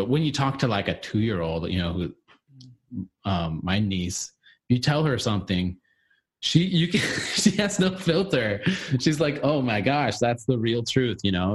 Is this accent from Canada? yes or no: no; Arizona, United States; I'm like, you know, we grew up in Arizona. I don't think I ever saw the snow as a kid.